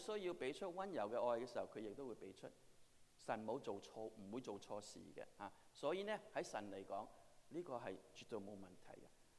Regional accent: China; 在我们中国人来说呢，我们的文化就是说爸爸呢是做严父

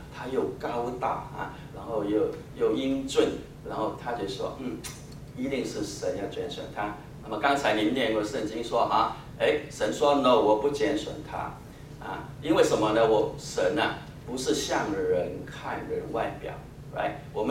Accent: Guangdong, China; accent: Cantonese; 我们广东话是拉仔呀，拉心肝呢

